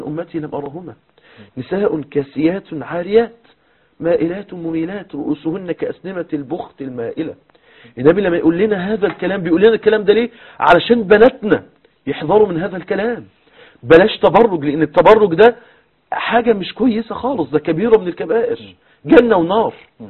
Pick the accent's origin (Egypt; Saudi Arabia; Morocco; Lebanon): Egypt; الشباب الآن اللي ماشي في الشارع بالموتوسيكلات عندنا في مصر